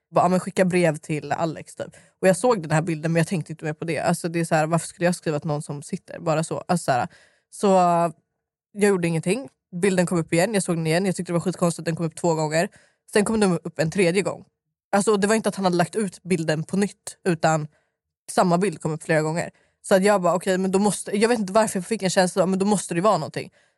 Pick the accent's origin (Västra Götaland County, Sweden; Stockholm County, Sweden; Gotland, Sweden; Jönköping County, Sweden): Stockholm County, Sweden; Stockholm; Jag är 22, jag är 00 och jag är uppväxt i Dalen och Skarpnäck.